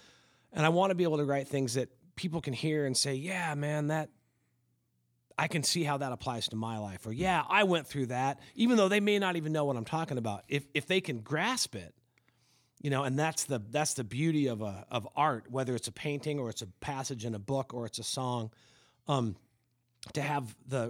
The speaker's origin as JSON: {"language": "English", "town": "Parkland", "country": "United States", "tie": "born or raised there", "said": "Yeah, so growing up in Parkland, one of the things"}